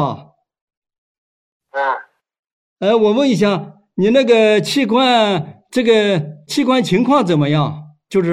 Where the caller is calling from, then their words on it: Chengdu, Sichuan, China; 我这个电话是从四川成都打过来的，我是四川省政法委这个维稳办的副主任。